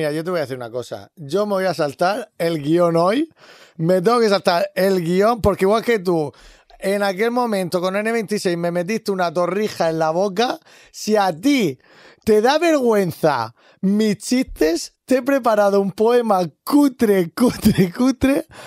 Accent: Moratalla, Region of Murcia, Spain; de Moratalla, que tenemos la exaltación de los tambores.

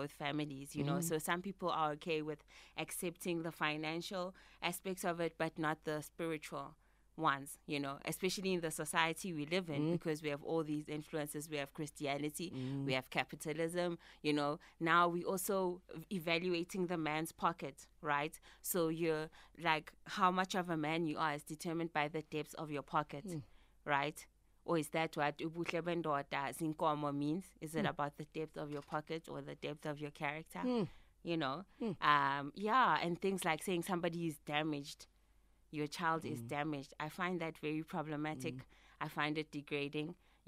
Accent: Mbombela, Mpumalanga, South Africa; I'm from Nelspruit. I went to St. Peter's, shout out.

